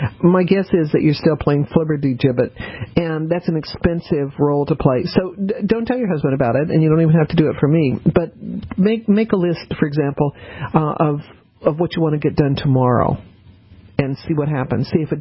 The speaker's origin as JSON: {"language": "English", "town": "New Orleans", "region": "Louisiana", "country": "United States", "also_born_or_lived": "Texas", "said": "Or I'm not really a Texan, as you know. I'm from New Orleans, but I went to school in Texas."}